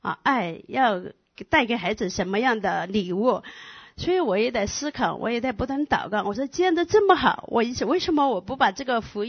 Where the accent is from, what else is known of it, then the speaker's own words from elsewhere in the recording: China; 因为说实在的，我们中国人真的还是很自我，觉得自己很自以为是